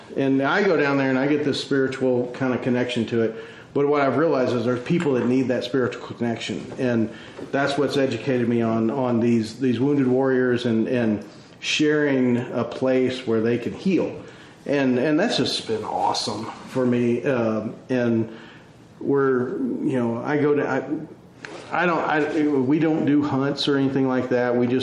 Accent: Texas, United States; I was born and raised in West Texas, spent my half my life getting away from there and the half my life getting back.

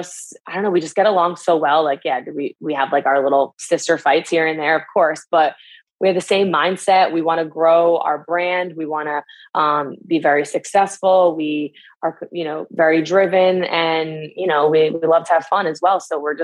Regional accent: Northeast, United States; We're both from the Northeast.

